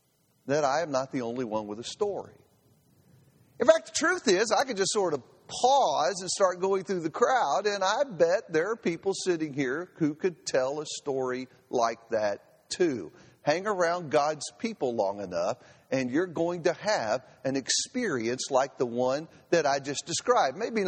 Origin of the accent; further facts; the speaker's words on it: Houston, Texas, United States; also born or lived in Beaumont; You know, I spent most of my life on the Southeast Texas coast. I grew up in Houston and preached for Beaumont for 10 years.